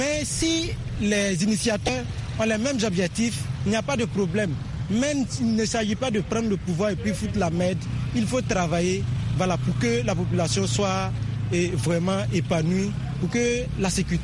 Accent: Burkina Faso; En tant que Burkinabé

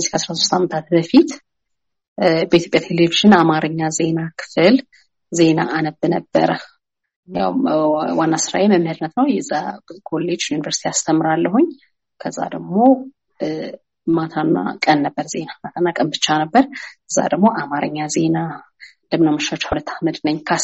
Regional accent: Debre Birhan, Amhara, Ethiopia; እኔ ደብረብርሃን ተወልጄ ነው ያደግኩት። የመጀመሪያ ድረስ ከሃይ ስኩል ደብረብርሃን ነው ያጠናቀቅኩት።

